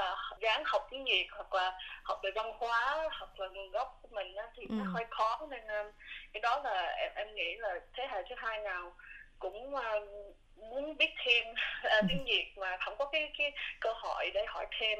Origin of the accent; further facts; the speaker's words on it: Melbourne, Victoria, Australia; và mình đã sinh và lớn lên ở nước Úc, ở tại Melbourne, Footscray, cùng với gia đình. Ba mẹ … là người tị nạn đến Úc vào năm 83.